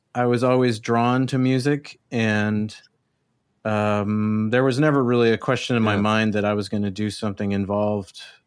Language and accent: English; El Paso, Texas, United States; moved away as an adult; Well, I was born in El Paso, Texas. And I grew up there, I guess you could say. I lived there till I was just after my 18th birthday. I moved to go to college. So that's where I grew up.